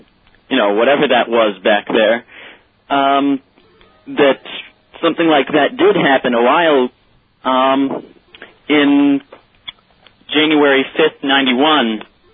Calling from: New York City, New York, United States; New York.

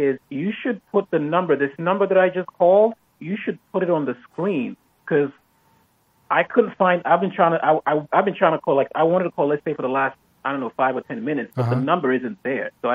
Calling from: New Jersey, United States; I'm calling from New Jersey. I'm in New Jersey.

